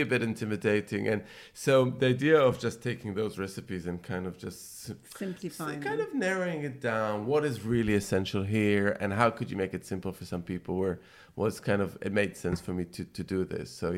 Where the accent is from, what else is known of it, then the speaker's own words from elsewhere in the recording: Jerusalem, Jerusalem District, Israel; And I remember growing up in Jerusalem, and I remember we used to have this kind